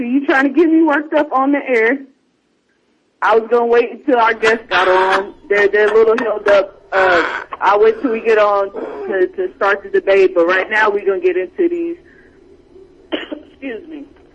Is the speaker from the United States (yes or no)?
yes; Arbor, Oklahoma, United States; that's the crazy thing about my hometown where I'm from Arbor, Oklahoma.